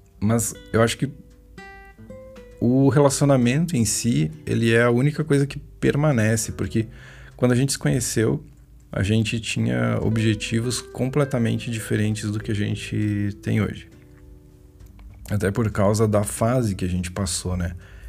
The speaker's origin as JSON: {"language": "Portuguese", "region": "Rio Grande do Sul", "country": "Brazil", "lives_now": "Curitiba, Brazil", "said": "Nós não somos de Curitiba, nós somos do Rio Grande do Sul."}